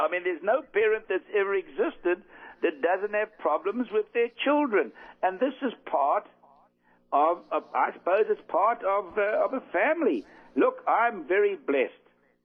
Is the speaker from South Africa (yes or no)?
yes; South Africa; as a South African.